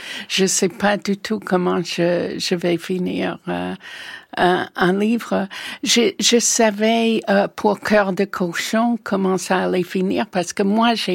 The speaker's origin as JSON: {"language": "French", "country": "United States", "lives_now": "France", "said": "Mais chez moi, aux États-Unis, j'achetais des livres en cachette parce que c'était une pure perte d'argent."}